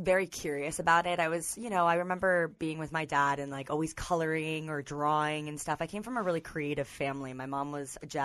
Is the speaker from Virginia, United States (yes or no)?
no; Miami, Florida, United States; also born or lived in Broward County, Florida; So originally, I was born in Broward County, Florida